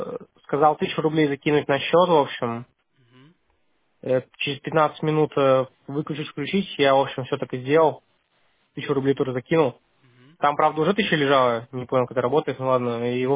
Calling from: Tikhookeansk, Russia; А я из Тихоокеанска, в общем, звоню.

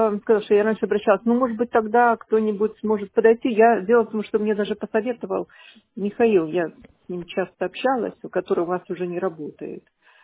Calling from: Shushary, Saint Petersburg, Russia; Я ваш клиент из Шушар, дом 15 по Первомайской.

